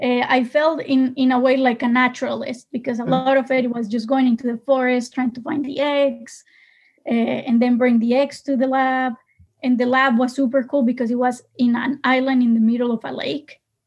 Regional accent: Colombia; Like I grew up in Colombia when we still have guerrillas and narcos.

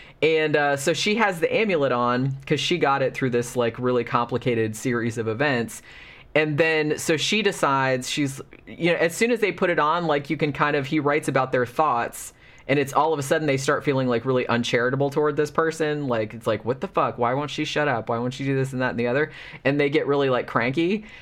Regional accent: the South, United States; because I grew up in the South too, and this is very true to life.

